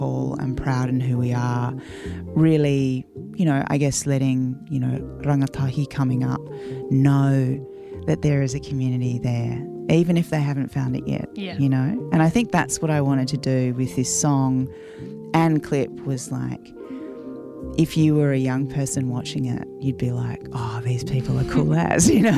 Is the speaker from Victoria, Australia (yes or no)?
yes; Melbourne, Victoria, Australia; I was actually born and raised in Nam in Melbourne, and both of my parents are from here, from Aotearoa. So I have a lot of whānau, a lot of history, but I didn't grow up around my language